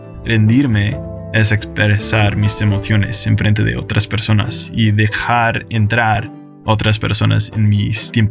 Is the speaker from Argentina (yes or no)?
no; United States; Spanish is a second language; now in Spain; porque como americano, toda mi vida, mi cultura me ha estado enseñando que vivimos en el país que es lo mejor del mundo.